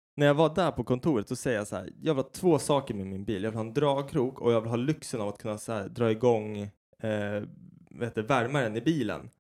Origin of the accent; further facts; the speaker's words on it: Sweden; Nej, men jag är så jävla svensk.